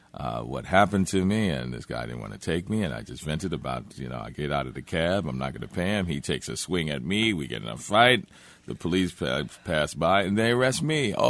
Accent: New Orleans, Louisiana, United States; And that was always a part of the culture that I grew up with in New Orleans.

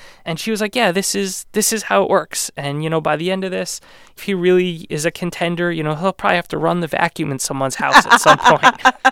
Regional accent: New Jersey, United States; I am a Jersey boy, born and bred in New Jersey. So, you know, I think that more of the country should take their lead from New Jersey

